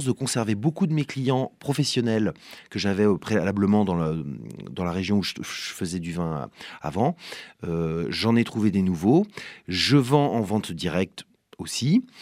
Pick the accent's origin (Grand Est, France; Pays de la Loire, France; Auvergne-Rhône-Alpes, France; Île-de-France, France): Pays de la Loire, France; Nantes; born there; Je suis natif de Nantes, j'arrive ici dans une région très accueillante.